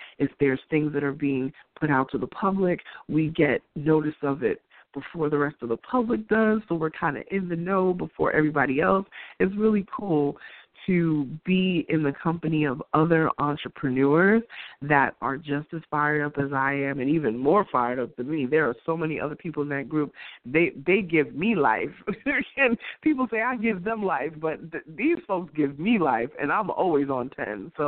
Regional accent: Queens, New York, United States; Damon John is from my hometown in Queens

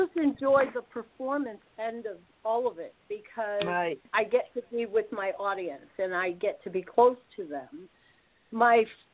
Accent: Brooklyn, New York, United States; that brings up all these great memories of growing up in Brooklyn

